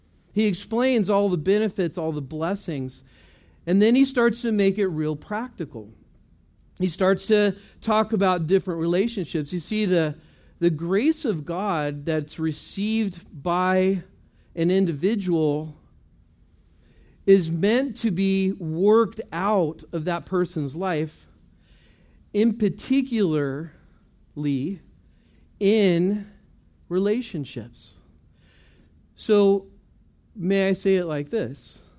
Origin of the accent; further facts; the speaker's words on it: Texas, United States; But we're from Texas, so very conflicting.